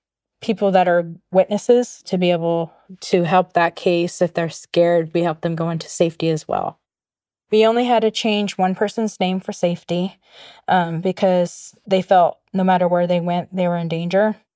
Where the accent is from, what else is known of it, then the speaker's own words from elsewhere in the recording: Hoopa, California, United States; We grew up poor here on the Hoopa Indian Reservation.